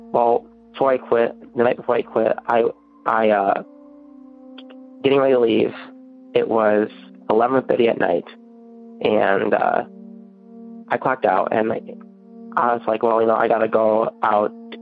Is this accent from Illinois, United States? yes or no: yes; Monaco, Illinois, United States; I'm from Monaco, Illinois. Anyway, my story takes place in Monaco, Illinois.